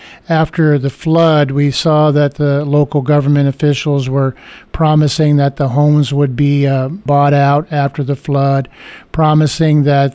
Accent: Newton, Iowa, United States; now in Cedar Rapids, United States; when I grew up in Newton and went to school at Morningside College, eventually Cornell College, and graduated from Cornell College in Mount Vernon and eventually moved to Cedar Rapids full time.

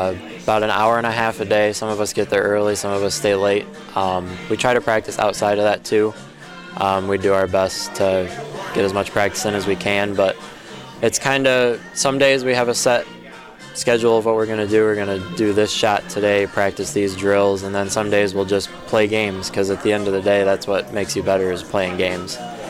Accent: Olivet, Michigan, United States; So I grew up in Olivet, Michigan, home of Olivet College.

